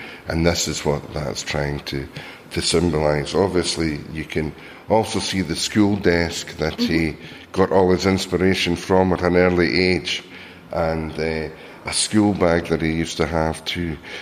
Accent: Edinburgh, Scotland, United Kingdom; But because she's from here, but I'm from Edinburgh in Scotland.

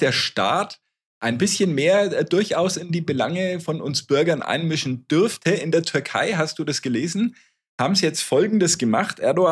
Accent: Bavaria, Germany; Bei uns in Franken

